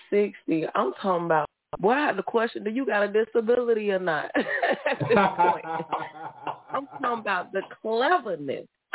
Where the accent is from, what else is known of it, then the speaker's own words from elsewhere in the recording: Chicago, Illinois, United States; I'm so proud of you. I'm from Chicago, and I've been hearing your story